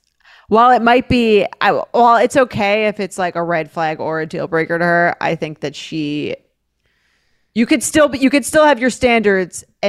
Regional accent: New York City, New York, United States; I'm from New York City. I'm in grad school in the Midwest.

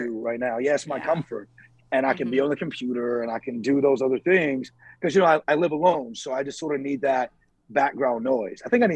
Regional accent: the South, United States; I mean, I grew up in the South eating chitlins and pig

